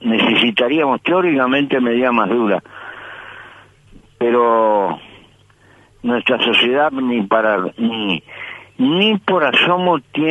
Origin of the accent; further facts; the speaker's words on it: Uruguay; el dilema que tenemos como uruguayos.